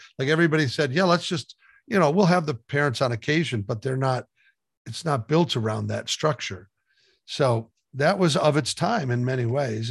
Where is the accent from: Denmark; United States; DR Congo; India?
United States; Midwest; So I was Catholic and he was Jewish and I grew up in the Midwest and he grew up in New York.